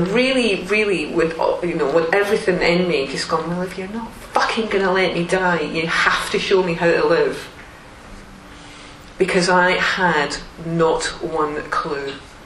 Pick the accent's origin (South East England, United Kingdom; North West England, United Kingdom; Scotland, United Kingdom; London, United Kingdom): Scotland, United Kingdom; I was brought up in Scotland, and there's a fair amount of drinking that goes on in Scotland.